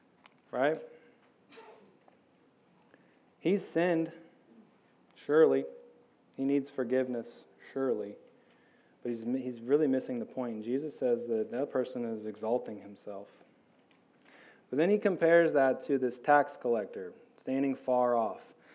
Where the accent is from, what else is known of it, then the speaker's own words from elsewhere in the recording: United States; accent: American; I think that's how you say it, how I say it, nakeh, with my American accent.